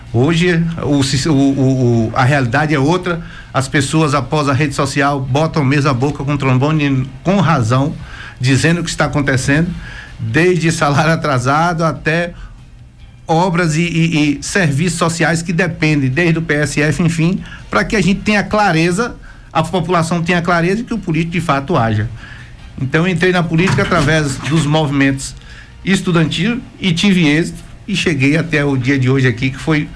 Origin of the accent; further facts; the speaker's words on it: Caetanos, Bahia, Brazil; Fui criado em Caetanos com uma história muito simples e tranquila, convivendo no meio daquele povo, o qual me acolheu também como órfão ali.